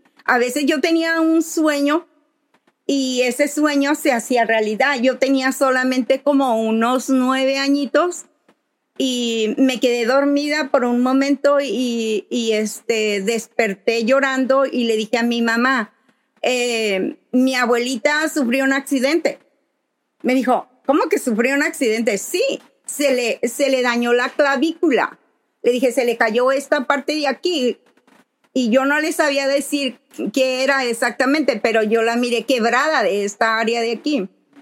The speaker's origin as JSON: {"language": "Spanish", "town": "La Barca", "region": "Jalisco", "country": "Mexico", "tie": "born there", "said": "Yo nací en La Barca, Jalisco. Como les estaba mencionando antes, mi mamá era como tipo paracaidista. Digo paracaidista porque le gustaba vivir en diferentes lugares"}